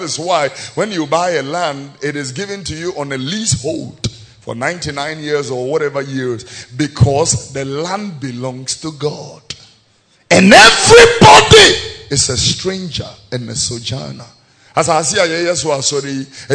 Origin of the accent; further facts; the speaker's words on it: Abeka, Greater Accra, Ghana; where I was born here in Tesano, but where I grew up here in Abeka and Fadama?